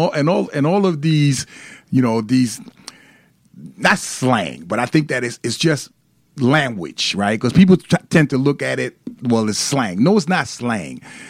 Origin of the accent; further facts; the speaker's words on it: Brooklyn, New York, United States; even though hip hop started in the Bronx, and I'm from Brooklyn